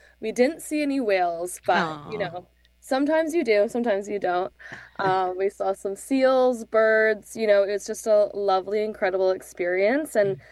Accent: White Rock, British Columbia, Canada; now in Vancouver, Canada; I was born and raised in White Rock, BC, and I currently reside in Vancouver on the traditional territories of the Musqueam, Squamish, and Tsleil-Waututh First Peoples.

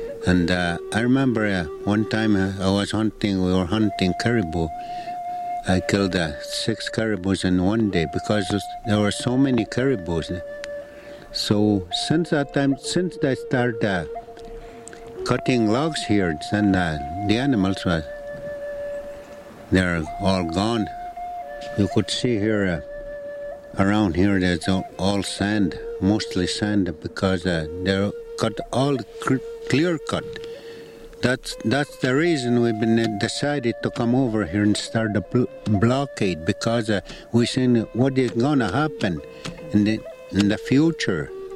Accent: Canoe Lake, Saskatchewan, Canada; I'm from Canoe Lake in Saskatchewan.

